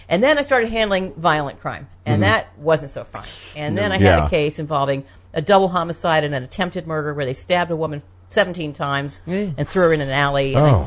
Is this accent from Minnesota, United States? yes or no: no; Berkeley, California, United States; born there; I grew up all over the country. I was born in Berkeley.